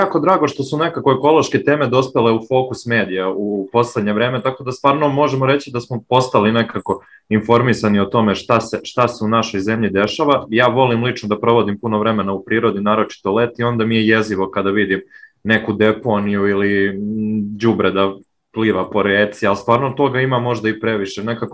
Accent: Valjevo, Kolubara District, Serbia; Ja sam, na primjer, iz Valjeva koje je postalo poznato u poslednje vreme po prekomernom aerozagađenju

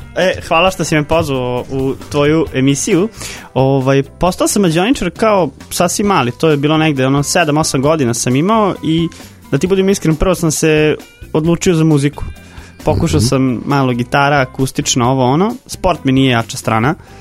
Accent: Vojvodina, Serbia; imamo tu muzej mađioničarstva ovde kod nas na Banstolu, jel da, u Vojvodini. To je, na Fruškoj gori, ima muzej mađioničarske umetnosti i to je ta neka prednost što mi je to bilo blizu.

